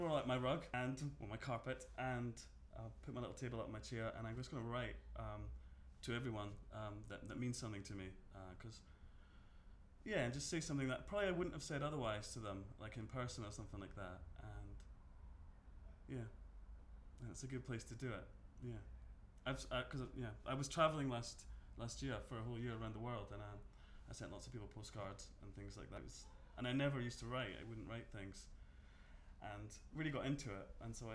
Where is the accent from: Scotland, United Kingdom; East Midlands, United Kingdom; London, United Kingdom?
Scotland, United Kingdom; Edinburgh; I grew up in Edinburgh, in Leith, Edinburgh, there you are.